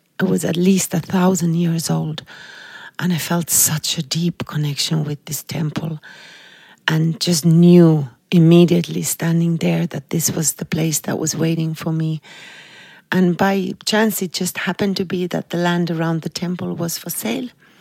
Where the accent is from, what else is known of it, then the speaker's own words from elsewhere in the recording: Finland; moved away as an adult; her request to leave my home country, Finland, and travel to India to study with Osho. And so I left on that journey, year 95